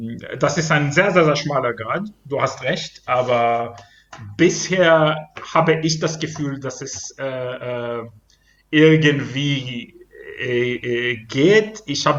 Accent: Israel; German is a second language; moved away as an adult; now in Germany; teilweise Deutschland, wo ich seit 6 Jahren arbeite, und Israel, wo ich mein Studium abgeschlossen habe, wo ich groß geworden bin

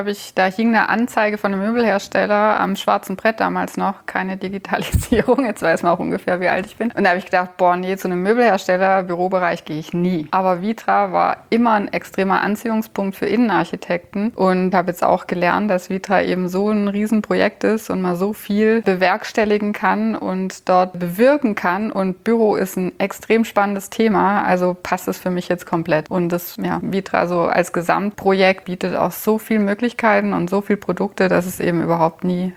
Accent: Germany; ist Finnisch, nur zur Aufklärung. Aber ich komme nicht aus Finnland, ich komme aus Deutschland.

